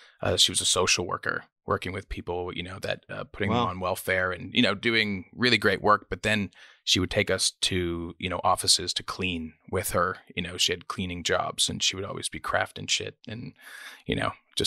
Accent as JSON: {"language": "English", "town": "Scarborough", "region": "Ontario", "country": "Canada", "tie": "born there", "said": "I was born in Scarborough, Ontario, which is kind of a rough part of Toronto."}